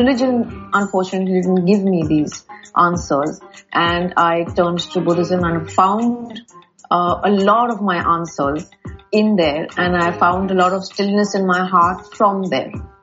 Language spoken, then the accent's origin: English; India; now in Dubai, United Arab Emirates; I'm 55 years old. I live in Dubai and I'm a professional artist and a fashion designer. I was born and brought up in India.